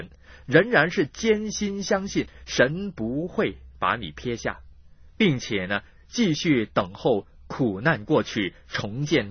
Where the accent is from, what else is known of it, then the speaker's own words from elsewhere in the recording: China; 在我们中国人的群体当中根本毫不陌生